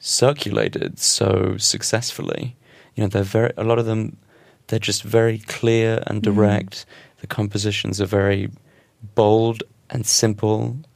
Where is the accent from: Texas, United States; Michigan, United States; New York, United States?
New York, United States; just growing up in New York